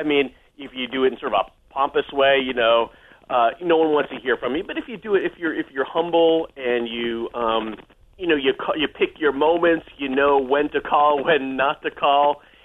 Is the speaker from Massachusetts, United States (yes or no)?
yes; Massachusetts, United States; I'm from Massachusetts. I went to Syracuse.